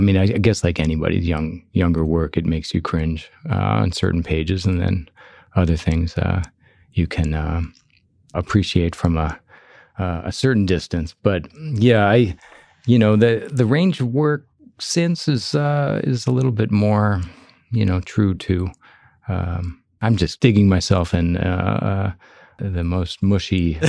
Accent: Chicago, Illinois, United States; when I was growing up in Chicago, we just called it sarcasm

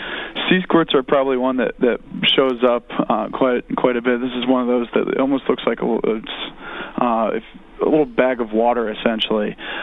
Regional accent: Michigan, United States; I know I'm originally from Michigan

